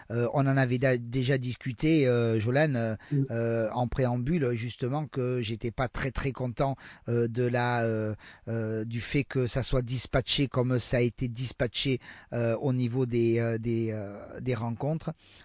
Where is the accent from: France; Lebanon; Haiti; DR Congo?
France; 2023, Coupe du Monde chez nous, en France.